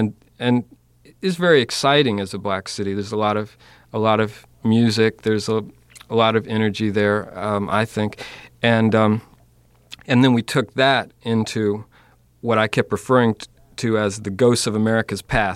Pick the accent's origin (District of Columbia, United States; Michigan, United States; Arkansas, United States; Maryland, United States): District of Columbia, United States; Washington; I mean, it's my city, too. I mean, I grew up in Washington